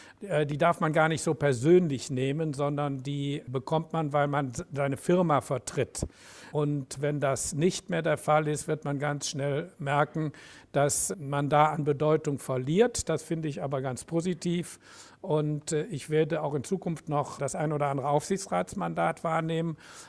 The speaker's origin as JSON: {"language": "German", "town": "Cologne", "region": "North Rhine-Westphalia", "country": "Germany", "tie": "born or raised there", "said": "Wir sind groß geworden in der Bruder-Klaus-Siedlung in Köln-Mühlheim. Die liegt da so zwischen einer Eisenbahnlinie und der Autobahn. In der Nähe vom Autobahnkreuz Leverkusen."}